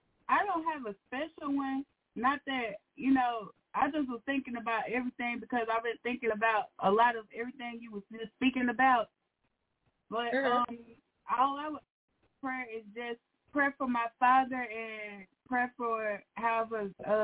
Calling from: Arkansas, United States; from Arkansas.

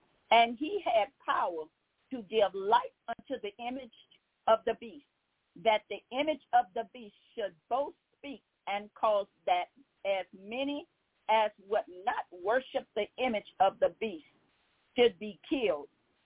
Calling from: Baton Rouge, Louisiana, United States; I am calling from Baton Rouge, Louisiana.

